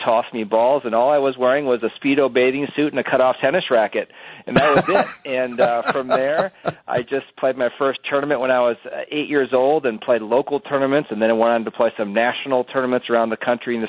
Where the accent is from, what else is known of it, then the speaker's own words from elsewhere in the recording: Deephaven, Minnesota, United States; where I grew up here in Minnesota was out in the western suburbs in the Deep Haven area.